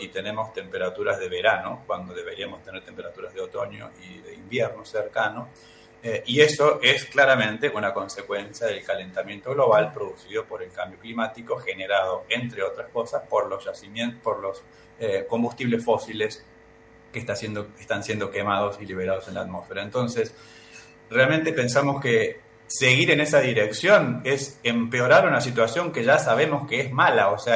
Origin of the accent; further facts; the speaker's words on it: Córdoba, Argentina; Sí, somos cordobeses y nos suena que el mar está lejos. Bueno, en mi caso particular soy cordobés